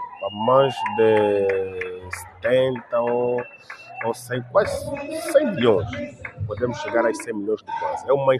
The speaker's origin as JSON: {"language": "Portuguese", "country": "Angola", "said": "Devemos, como angolano, cultivar a cultura de amor."}